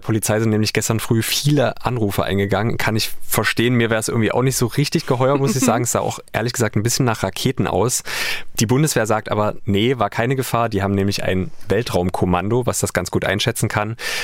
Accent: Halle, Saxony-Anhalt, Germany; in einem Video aus meiner Heimatstadt Halle in Sachsen-Anhalt.

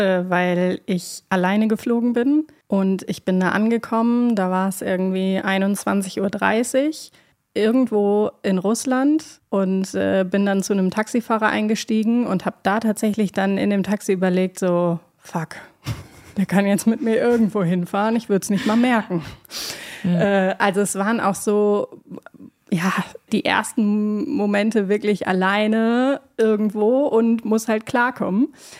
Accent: North Rhine-Westphalia, Germany; Ja, ich bin im Sauerland aufgewachsen, wie Conny sagt, in einem kleinen Dorf

